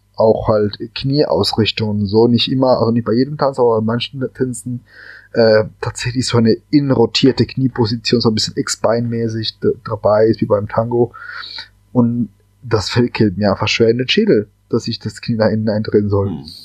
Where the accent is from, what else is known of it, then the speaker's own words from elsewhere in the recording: Cali, Valle del Cauca, Colombia; German is a second language; now in Germany; Ich komme aus der Welsalzer Hauptstadt. Ich bin ein gebürtiger Kolumbianer und bin in Cali aufgewachsen. Und wie gesagt, es ist eine große Salsa-Mekka.